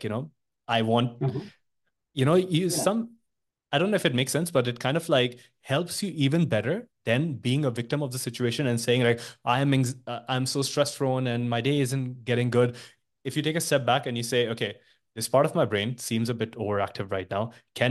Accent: India; I'm originally from India

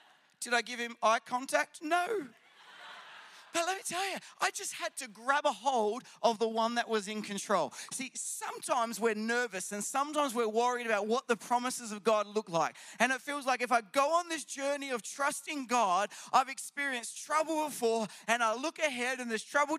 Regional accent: Australia; And being an Australian man, I grabbed the back of the motorbike.

